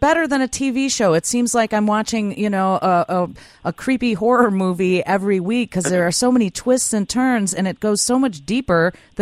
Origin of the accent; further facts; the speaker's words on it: Evanston, Illinois, United States; You know, because I'm from here. I grew up in Evanston.